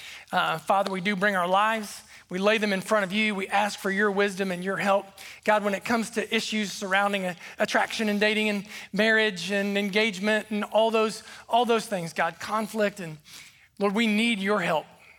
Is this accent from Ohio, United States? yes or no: yes; South Point, Ohio, United States; I grew up right in South Point, right down on the river.